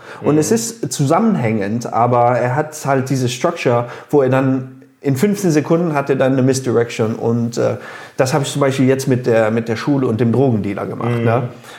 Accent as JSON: {"language": "German", "country": "United States", "lives_now": "Luxembourg", "said": "Ich bin Amerikaner, aber ich bin kein typischer Amerikaner. Ich bin gescheit. Ich arbeite hier in Luxemburg. Ich bin mexikanisch-Amerikaner."}